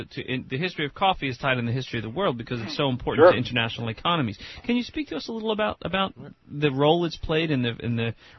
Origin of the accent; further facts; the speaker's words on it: Ireland; and my parents, I mean, we're Irish, Sam, we drink very weak coffee historically.